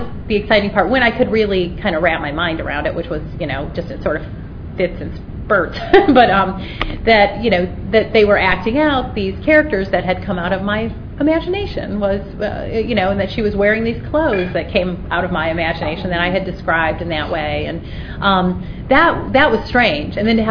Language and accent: English; Grand Rapids, Michigan, United States; Grand Rapids. So. Okay. Grand Rapids, Michigan.